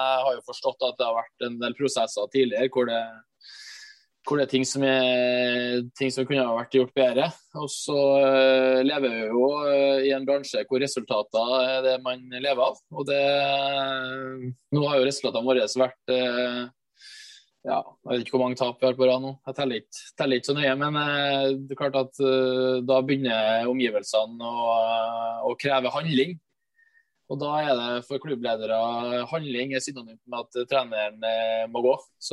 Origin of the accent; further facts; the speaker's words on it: Trøndelag, Norway; som trønder